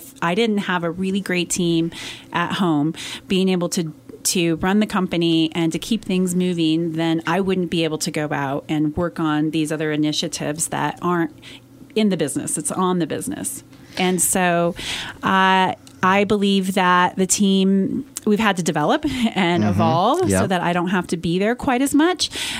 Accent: Montrose, Colorado, United States; I'm a Western Slope girl born and raised in Montrose.

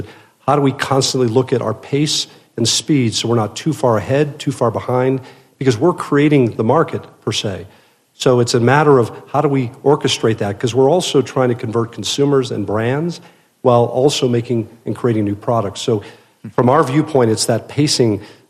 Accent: Hawaii, United States; It felt like when I grew up in Hawaii. People felt incredibly privileged to be there.

